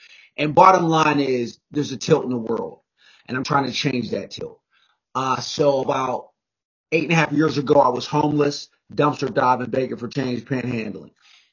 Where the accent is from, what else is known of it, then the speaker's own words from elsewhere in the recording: Pittsburgh, Pennsylvania, United States; now in Philadelphia, United States; I am from Pittsburgh, from the Pittsburgh. I'm a Western PA kid, but I live in Philadelphia.